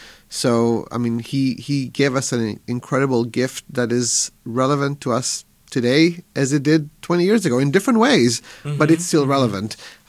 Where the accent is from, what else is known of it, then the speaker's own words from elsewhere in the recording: Israel; now in United States; I grew up in Israel, but my family immigrated from Morocco to Israel.